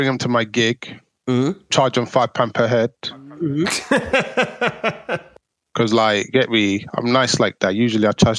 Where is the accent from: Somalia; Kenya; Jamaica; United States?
Somalia; English is a second language; I couldn't speak any English and look at me now, man, I'm a bad man, you get me? No, you learn so much just being here. Like when I came from Somalia